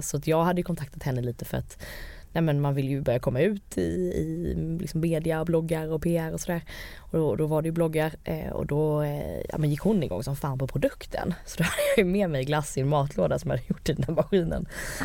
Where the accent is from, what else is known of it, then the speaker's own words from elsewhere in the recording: Malmö, Skåne, Sweden; Jag kommer ju från Malmö med 2 naturvetarföräldrar, så att ingen så här handelsbakgrund.